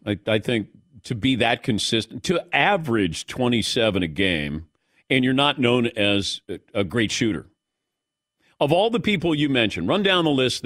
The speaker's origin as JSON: {"language": "English", "region": "New York", "country": "United States", "tie": "born or raised there", "said": "the Brooklyn Dodgers, growing up in New York, wanting to play first base for the Dodgers"}